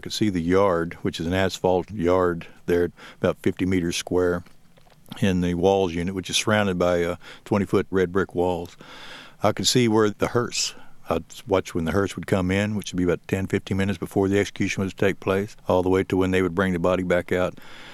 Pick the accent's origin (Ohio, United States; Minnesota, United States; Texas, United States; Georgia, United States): Texas, United States; San Antonio; He was from San Antonio, which is my hometown